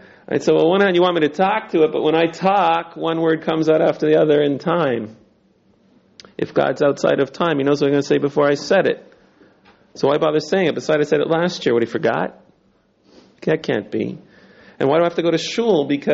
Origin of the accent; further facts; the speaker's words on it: Toronto, Ontario, Canada; I'm from Toronto originally. And I grew up there. I was educated there.